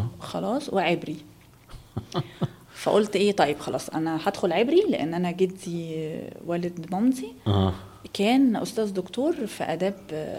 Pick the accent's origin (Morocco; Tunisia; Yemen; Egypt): Egypt; انا اصلا ما كنتش مولوده في مصر لان كان اهلي عايشين بره. والرحله ابتدت لما جينا هنا مصر.